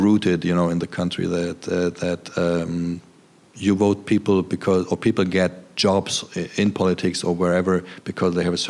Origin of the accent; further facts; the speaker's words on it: Germany; also born or lived in Turkey; But most of them were either very small when they came to Germany like me, or they were born there.